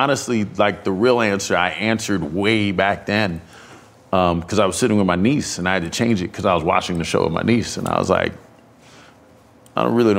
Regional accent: South Orange, New Jersey, United States; like I grew up in South Orange, Maplewood, a predominantly white school

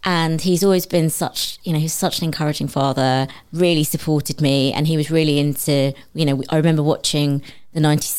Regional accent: Medway, South East England, United Kingdom; growing up in Medway, was really interesting and it had a huge impact.

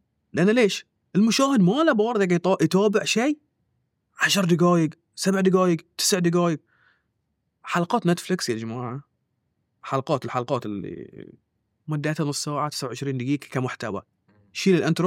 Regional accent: Bahrain; الناس ما أنت بحريني، أنا بحريني وكلنا نحب البحرين

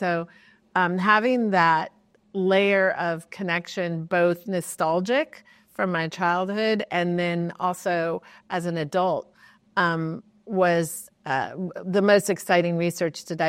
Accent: New York City, New York, United States; born there; I was born in New York City in the West Village at the time when … was living in the West Village

